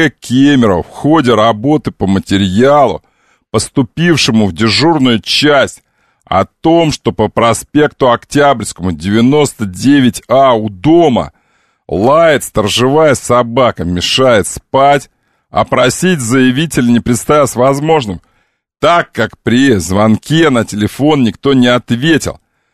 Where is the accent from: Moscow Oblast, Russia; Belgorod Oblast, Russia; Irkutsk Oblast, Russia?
Irkutsk Oblast, Russia; Irkutsk; Я не знаю, вы знаете, что я иркутянин.